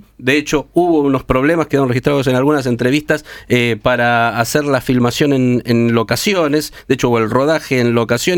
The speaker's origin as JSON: {"language": "Spanish", "country": "Argentina", "said": "como argentinos nos tocaba"}